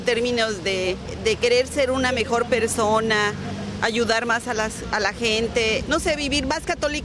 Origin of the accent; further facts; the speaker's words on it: Morelia, Michoacán, Mexico; vengo de Morelia, Michoacán, México.